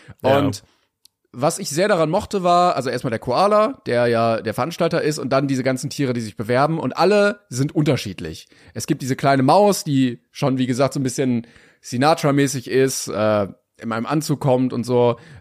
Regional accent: East Germany, Germany; dass man dann irgendwie so ein bisschen Heimatgefühl hat als Ostdeutscher dann.

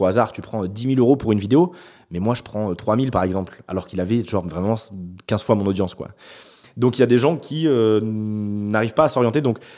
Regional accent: Bordeaux, Nouvelle-Aquitaine, France; born there; Moi, je suis né à Bordeaux, j'ai fait 2 ans à Paris pour un stage, enfin pour de l'alternance, mais je suis revenu ici parce que bah, juste j'aime cette ville. Puis au-delà de ça, j'ai de la famille ici

